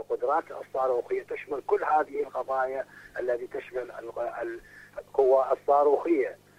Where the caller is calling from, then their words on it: South Iran, Iran; وأنا متشاكر من إيران، جنوب إيران